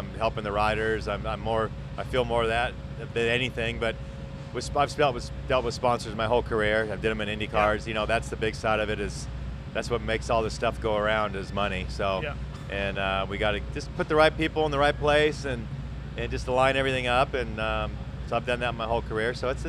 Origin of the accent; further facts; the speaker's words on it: Anaheim, California, United States; Anaheim was all my hometown.